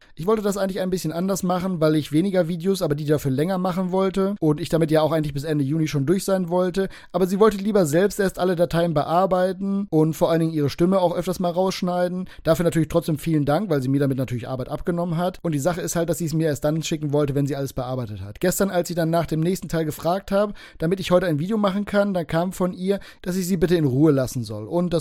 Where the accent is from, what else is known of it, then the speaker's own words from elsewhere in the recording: Northern Germany, Germany; Ich war nämlich kurzfristig in München, was für mich als Norddeutscher schon außerhalb des Landes ist